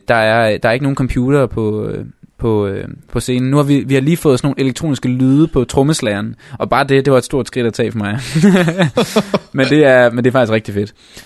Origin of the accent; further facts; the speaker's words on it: Hadsten, Central Denmark Region, Denmark; moved away as an adult; now in Copenhagen, Denmark; jeg flyttede til København fra Hadsten efter gymnasiet